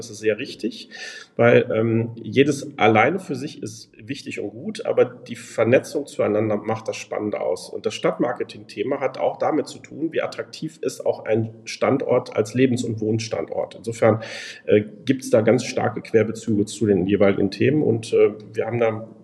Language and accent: German; Wickede, North Rhine-Westphalia, Germany; Ich komme aus der Region, nicht direkt aus Hamm, sondern das ist so Wickede Ruhe, ungefähr eine halbe Stunde entfernt.